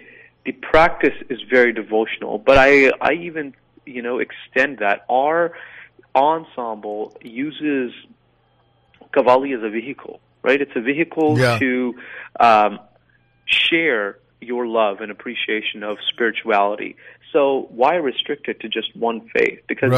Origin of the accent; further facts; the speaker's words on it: United States; I am a American first and a Indian or a Pakistani or a Bangladeshi second. I am American first.